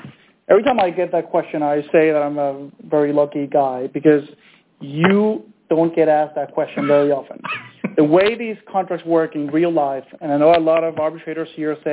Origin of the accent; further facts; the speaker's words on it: Venezuela; We don't want to end up in a court in my home country of Venezuela